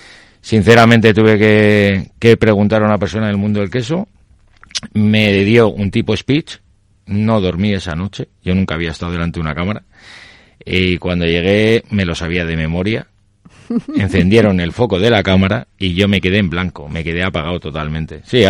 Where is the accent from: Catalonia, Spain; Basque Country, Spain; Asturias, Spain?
Basque Country, Spain; Bilbao; soy de Bilbao, voy a hacerlo con un Idiazábal.